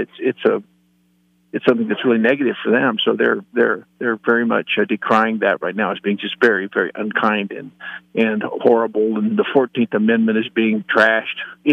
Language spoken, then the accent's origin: English; California, United States; moved away; You know, I'm from California, but I left California to get away from that socialist state